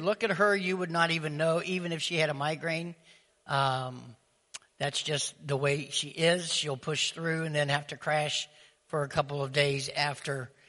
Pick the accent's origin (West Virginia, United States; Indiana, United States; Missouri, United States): West Virginia, United States; And it was like, even though I'm from West Virginia, I really didn't think I had done anything.